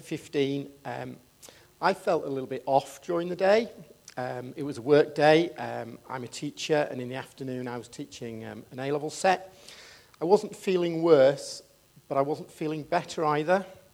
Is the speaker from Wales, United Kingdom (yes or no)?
no; Yorkshire and the Humber, United Kingdom; as most of you know, I'm a Yorkshireman